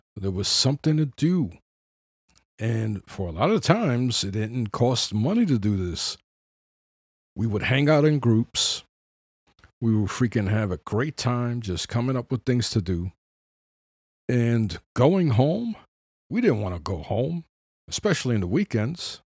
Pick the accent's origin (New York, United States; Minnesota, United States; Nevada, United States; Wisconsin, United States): New York, United States; Bronx; Now, I grew up in the Bronx. I'm a child of the 70s, where in every corner of the Bronx, there was a building that was burnt down by the landlords to get insurance money.